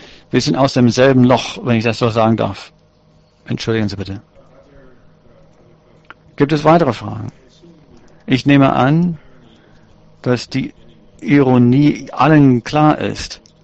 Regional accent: Israel; Ich komme auch aus Israel, wo es trotzdem sehr gute Menschen gibt.

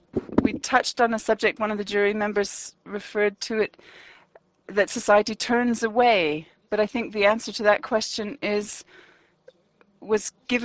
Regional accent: Austria; I'm a psychologist and I come from Austria

